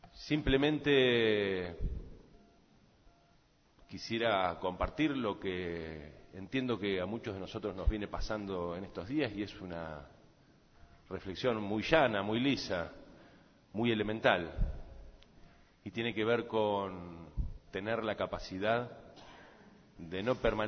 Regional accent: Argentina; una obligación moral que tenemos como argentinos.

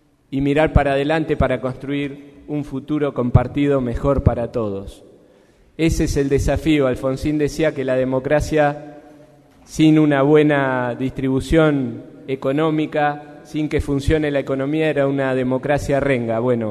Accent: Argentina; entendiendo que todos somos argentinos

